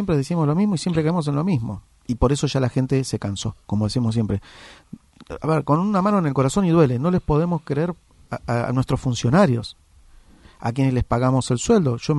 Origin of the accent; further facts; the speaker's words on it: Argentina; El tema es que somos, los argentinos todavía somos muy, muy ovejas